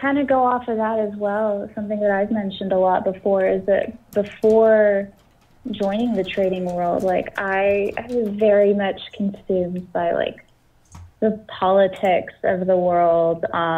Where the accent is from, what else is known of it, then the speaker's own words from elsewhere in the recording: Texas, United States; moved away as an adult; I'm from Texas originally, spent my whole life there, and Texas is amazing. We'll always be home, but I think after living there for 28 years, it was just like, it's time to change it up.